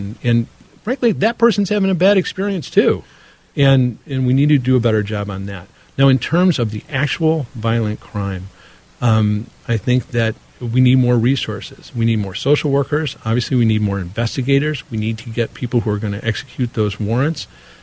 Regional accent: Detroit, Michigan, United States; I'm from Detroit. I was a federal prosecutor in Detroit. My first memory is the disaster there in 1967 when 2,000 buildings were destroyed.

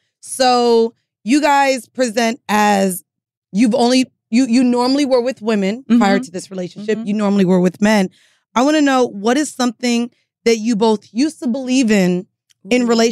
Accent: Orlando, Florida, United States; Okay, we from Orlando, Paul 7, Chopper City, blah, blah, blah.

